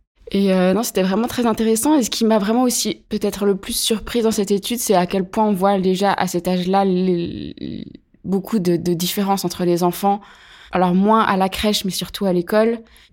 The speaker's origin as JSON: {"language": "French", "town": "Pierre-de-Bresse", "region": "Bourgogne-Franche-Comté", "country": "France", "tie": "born or raised there", "also_born_or_lived": "Chalon-sur-Saône", "said": "Je suis née à Chalon-sur-Saône, en Saône-et-Loire, donc dans le 71. J'ai grandi dans un petit village qui s'appelle Pierre-de-Bresse, à 40 km déjà de Chalon-sur-Saône, donc la ville était assez loin."}